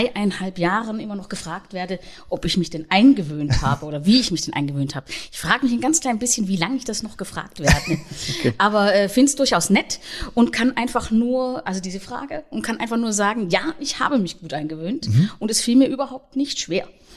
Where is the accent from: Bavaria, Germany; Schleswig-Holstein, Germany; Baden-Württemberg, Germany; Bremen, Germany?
Baden-Württemberg, Germany; Offenburg; moved away as an adult; also born or lived in Saxony / Thuringia / Saxony-Anhalt; Ursprünglich bin ich im Badischen geboren und aufgewachsen, in Offenburg. Das ist zwischen Freiburg und Karlsruhe. Und dann war ich den größten Teil meines Lebens im Osten Deutschlands, in neuen Bundesländern. Erst in Sachsen, dann in Thüringen und dann in Sachsen-Anhalt.